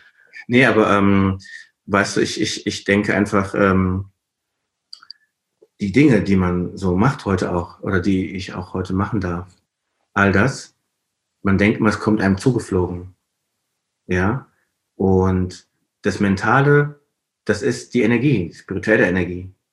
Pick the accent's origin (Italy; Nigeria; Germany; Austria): Nigeria; Chi heißt bei uns in Ibo, also Nigeria, Gott.